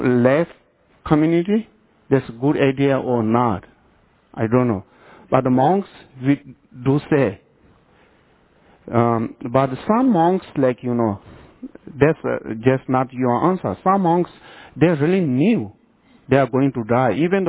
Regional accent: India; because I grew up in India

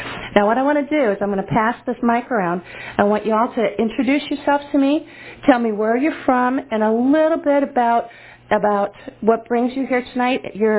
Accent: Holly Springs, North Carolina, United States; I'm from Holly Springs.

